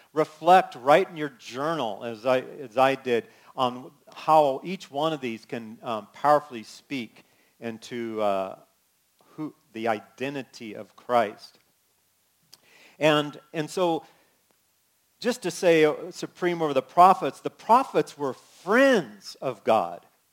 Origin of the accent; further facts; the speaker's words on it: California, United States; And I use the word awesome because I'm from California, and my kids know that's one of my favorite words, awesome!